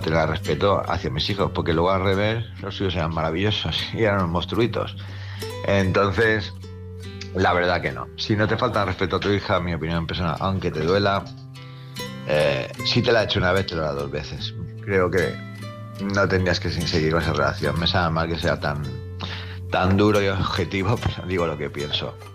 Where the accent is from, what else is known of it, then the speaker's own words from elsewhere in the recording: Palma, Balearic Islands, Spain; de Palma, Mallorca.